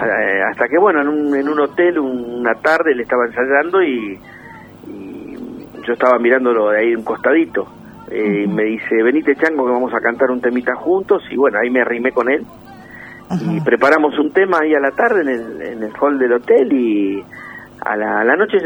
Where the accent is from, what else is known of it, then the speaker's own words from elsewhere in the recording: Bernal, Buenos Aires Province, Argentina; acá en la zona de Quilmes, yo soy de Bernal, el partido de Quilmes